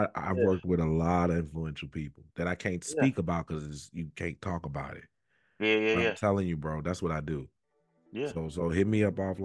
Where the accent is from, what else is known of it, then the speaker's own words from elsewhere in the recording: Richmond, Virginia, United States; so I'm from Richmond, Virginia. And so it's a strong kind of gatekeeping thing.